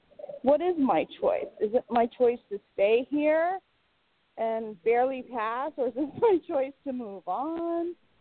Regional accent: Irvine, California, United States; I'm from Irvine, California.

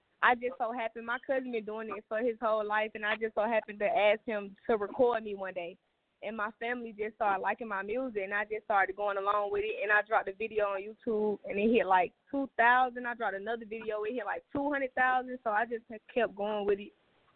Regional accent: Atlanta, Georgia, United States; Yes, ma'am. I'm from Atlanta, born and raised, straight from here. I never been nowhere else unless I'm traveling, so I'm from here.

